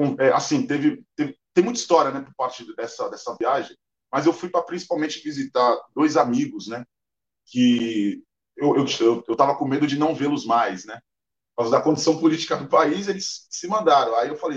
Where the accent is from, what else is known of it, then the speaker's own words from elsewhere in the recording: Santos, São Paulo, Brazil; eu sou do Brasil, de Santos, lá eu moro perto do Cais, a maior Cais da América Latina.